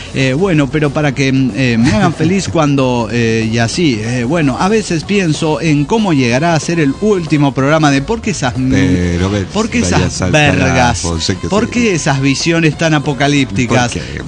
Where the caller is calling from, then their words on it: Mérida, Yucatán, Mexico; desde Mérida, Yucatán.